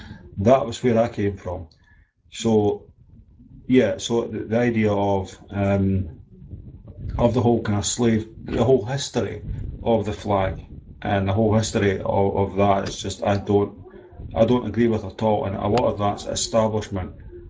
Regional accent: Scotland, United Kingdom; And once I started thinking about it, I realised I was Scottish. I'm not British. I'm never British. I am Scottish.

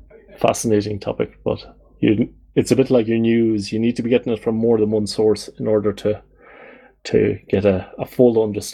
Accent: Ireland; I obviously I come from the Republic

